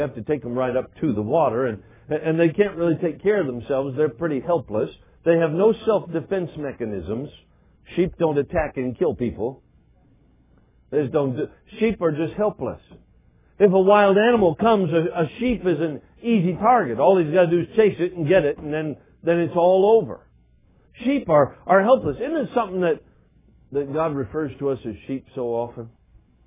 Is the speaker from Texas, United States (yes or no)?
no; Alaska, United States; I grew up in Alaska, spent all my life in Alaska.